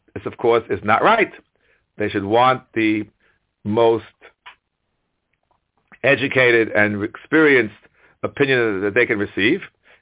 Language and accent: English; United States; I'm speaking as an American rav